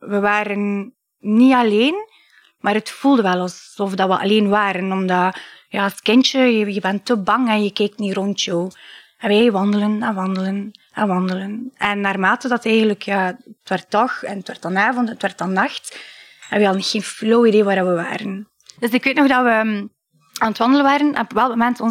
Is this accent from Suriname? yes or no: no; Albania; moved away; Ik ben afkomstig van Albanië. Ik woon hier al 22 jaar. En 22 jaar geleden dus ben ik eigenlijk naar hier gevlucht met mijn ouders, met mijn oma en mijn opa en nog twee jongere zusjes.